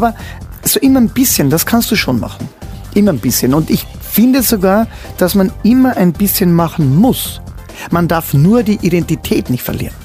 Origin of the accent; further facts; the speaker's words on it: Carinthia, Austria; wir kommen aus der Knock Alm Gegend, Knock Gebiet, Knock Alm Straße, wunderschönes Gebiet bei uns in Kärnten.